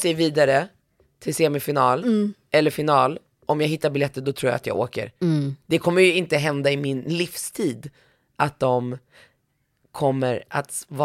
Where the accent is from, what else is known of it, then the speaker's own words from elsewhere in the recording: Morocco; Swedish is a second language; eller jag som marockan ens har uppmärksammat dem